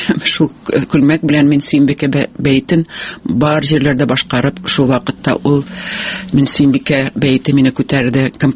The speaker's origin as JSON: {"language": "Tatar", "town": "Kyshlau-Yelga", "region": "Bashkortostan", "country": "Russia", "said": "Мин үзем Башкортстаннан бик матур, дөньяның иң матур авылыннан, Кышлау елгадан, Аскын районы ул"}